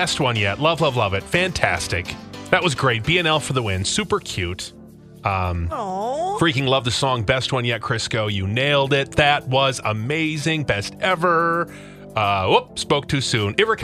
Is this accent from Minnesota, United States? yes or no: yes; New Prague, Minnesota, United States; I'm from New Prague. I didn't even know there was an alpaca farm